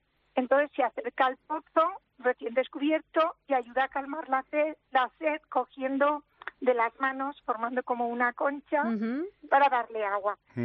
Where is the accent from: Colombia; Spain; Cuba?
Spain; Cella, Aragon; Y mi pueblo, no es porque sea de aquí, los de Cella somos muy muy anfitriones